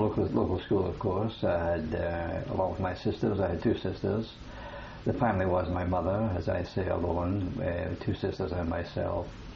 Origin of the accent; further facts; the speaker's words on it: Kilmarnock, Scotland, United Kingdom; born there; I was born in Scotland, in a town of Kilmarnock in particular. It's a town with a population of about 40,000 and approximately about 30 miles from Glasgow.